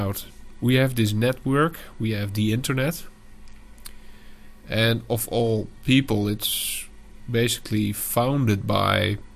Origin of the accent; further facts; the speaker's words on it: Netherlands; first language nl; English is a second language; well, I'm not born in the Netherlands, but I'm Dutch, as you undoubtedly will be able to hear by my accent, I'm not American, I'm not born in Britain, I'm not Australian, and I'm not Canadian or any other English-speaking country in the world.